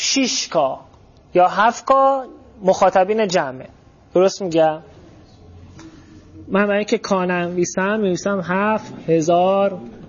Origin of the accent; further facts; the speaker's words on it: Mashhad, Razavi Khorasan, Iran; من و بچه مشهدم دیگه، میرفتم مشهد تبلیغ